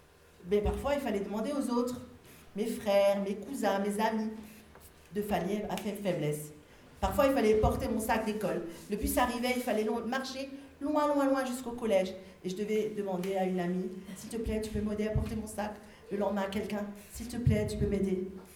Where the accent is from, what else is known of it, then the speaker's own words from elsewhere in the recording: Grand Est, France; Je viens d'Alsace et j'ai pas la prétention de faire une conférence.